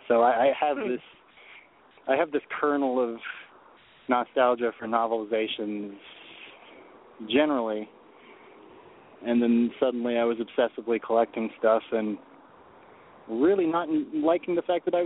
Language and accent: English; California, United States; the fact it was filmed in my hometown in Humboldt County, California.